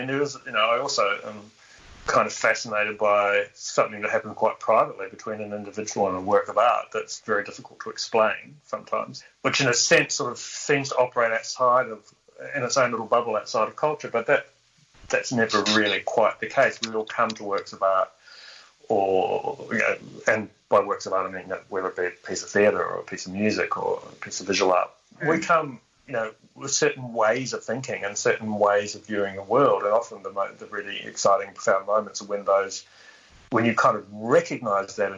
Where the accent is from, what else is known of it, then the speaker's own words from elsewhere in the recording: New Zealand; also born or lived in Cook Islands; now in Sydney, Australia; I hail from New Zealand. I was actually born in the Cook Islands, but raised in New Zealand. My family are from New Zealand, going back many generations. But I've been over here in Sydney for 25 years, actually.